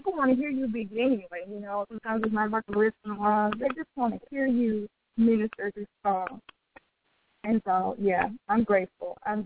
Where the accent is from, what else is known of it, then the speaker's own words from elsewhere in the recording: Detroit, Michigan, United States; and I'm from Detroit, and I'm in a city where talent is just, you know, through the roof